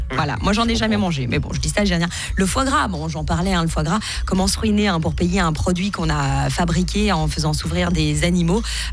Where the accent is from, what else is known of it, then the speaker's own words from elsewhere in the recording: Switzerland; chez nous, en Suisse, c'est interdit